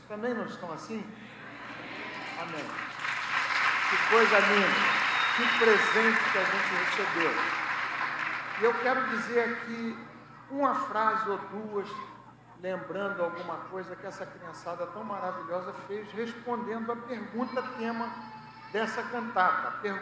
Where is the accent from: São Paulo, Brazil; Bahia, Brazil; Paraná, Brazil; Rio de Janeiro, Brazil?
Rio de Janeiro, Brazil; Niterói; also born or lived in Rio Grande do Sul; Eu sou gaúcho, brasileiro, criado aqui em Niterói